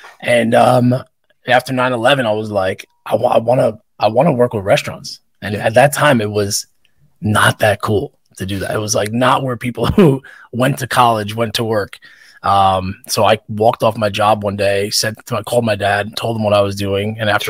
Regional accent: New York, United States; I grew up on Long Island. I consider New York City home.

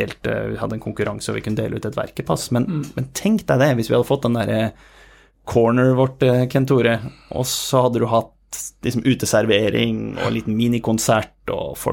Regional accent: Hokksund, Buskerud, Norway; vi gifta oss på 16. juli hjemme i Hokksund, hvor jeg er fra.

